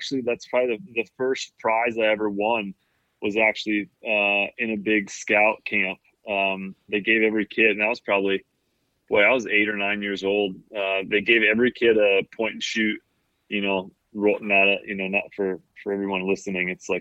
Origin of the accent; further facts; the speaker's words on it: Kalamazoo, Michigan, United States; there was definitely green space around us growing up in Kalamazoo.